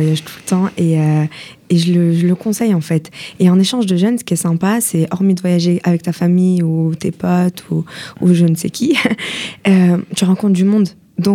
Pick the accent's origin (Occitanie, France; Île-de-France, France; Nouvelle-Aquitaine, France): Île-de-France, France; Paris; J'adore Paris, hein. Je suis parisienne. J'adore Paris, j'adore ma ville.